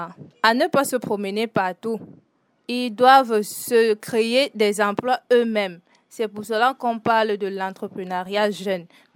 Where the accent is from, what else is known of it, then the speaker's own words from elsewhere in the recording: Doukoula, Far North, Cameroon; Je suis originaire de l'extrême nord du Mau Danaï et plus précisément, je suis de Doukoula.